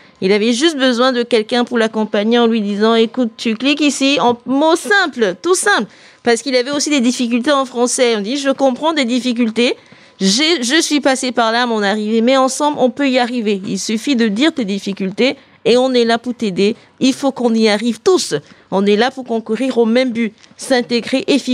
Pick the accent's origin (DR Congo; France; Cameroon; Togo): Cameroon; Mais dans ma culture à moi, moi je suis camerounaise